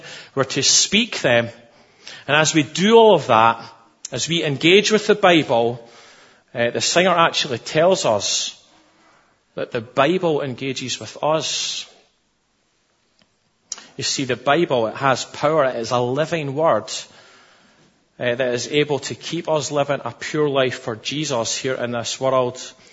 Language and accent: English; Musselburgh, Scotland, United Kingdom; It's good to be back in Musselburgh again, my hometown, my home church.